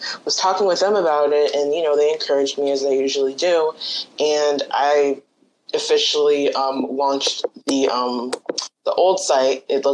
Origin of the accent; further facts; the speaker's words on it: New York, United States; So I'm a native Long Islander, born and raised, and growing up on Long Island, I didn't really see too much media coverage on people who looked like me.